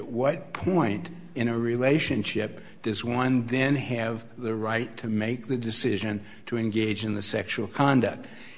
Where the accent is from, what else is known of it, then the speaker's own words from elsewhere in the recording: Cincinnati, Ohio, United States; I'm from Cincinnati, Ohio, and I'm proud to be here